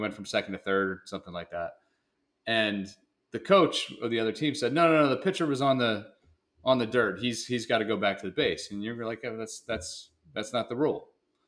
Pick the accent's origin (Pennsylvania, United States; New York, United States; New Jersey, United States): New Jersey, United States; Northfield; But hey, we developed a little of the street smarts that we wouldn't have otherwise had growing up in Northfield, New Jersey versus Atlantic City, Ducktown.